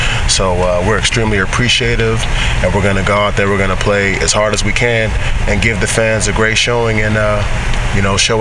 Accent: Dallas, Texas, United States; I grew up here in Texas, in the Dallas area, so Texas is a real big football state.

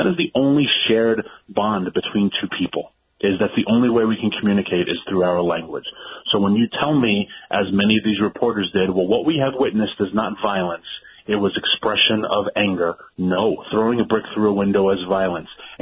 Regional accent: Washington, District of Columbia, United States; And that's what we saw in Minneapolis and what we saw in New York and in my hometown of D.C.

